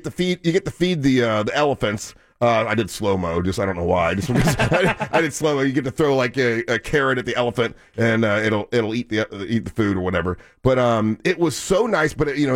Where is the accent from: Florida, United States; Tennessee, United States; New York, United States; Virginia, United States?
Florida, United States; Orlando; I'm from Orlando, Florida. I'm used to hot.